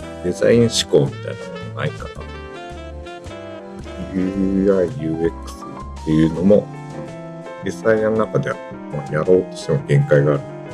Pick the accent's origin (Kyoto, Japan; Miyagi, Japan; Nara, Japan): Miyagi, Japan; Sendai; 地元の仙台で入った会社があって、